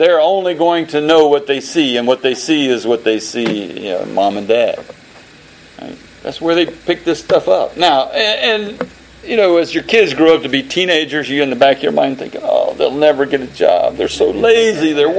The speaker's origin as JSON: {"language": "English", "country": "United States", "tie": "born there", "said": "Yeah, I love being American. I thank God that I was born in this country"}